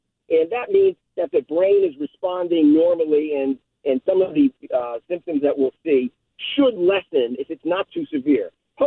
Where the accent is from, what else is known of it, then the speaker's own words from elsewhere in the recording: Worcester, Massachusetts, United States; now in Connecticut, United States; I'm a big sports, Boston sports fan. I'm originally from Worcester, but I live down here.